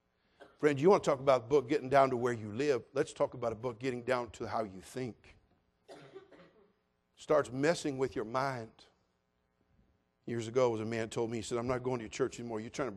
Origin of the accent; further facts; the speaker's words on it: California, United States; You're looking at an old liberal hippie from the 60s, born and raised in California